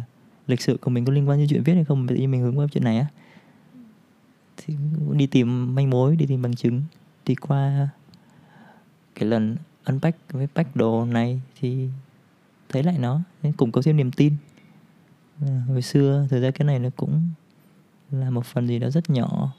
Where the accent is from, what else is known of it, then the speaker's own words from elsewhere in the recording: Bac Giang, Vietnam; Ừ, em quê Bắc Giang.